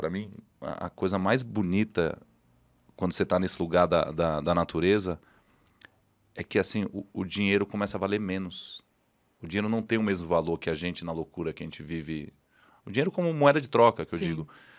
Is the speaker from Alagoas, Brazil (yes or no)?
yes; Maceió, Alagoas, Brazil; Minha mãe sempre falava, em Alagoas, né? Eu sou de Maceió.